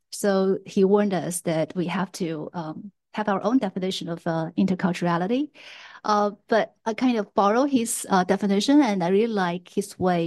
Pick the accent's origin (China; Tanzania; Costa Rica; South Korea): China; moved away; also born or lived in Michigan, United States / Singapore; But I'm originally from China. I was brought up there and educated there. And then after that, I was educated and working in Michigan, the United States.